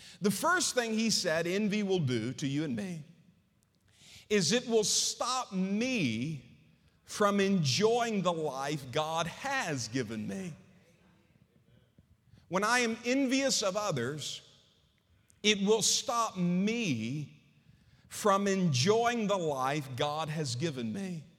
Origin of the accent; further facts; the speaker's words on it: Mississippi, United States; We're from Mississippi.